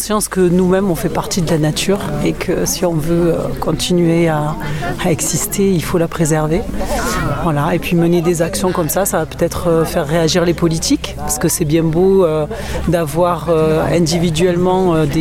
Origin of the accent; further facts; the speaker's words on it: Marseille, Provence-Alpes-Côte d'Azur, France; puisqu'on est Marseillais tous les deux